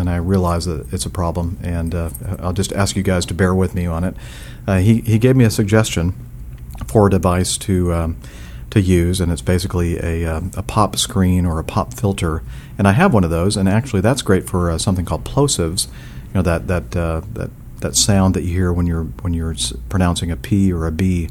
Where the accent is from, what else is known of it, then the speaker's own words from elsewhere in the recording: Portugal; English is a second language; I'm from Portugal, and I'm 23 years old.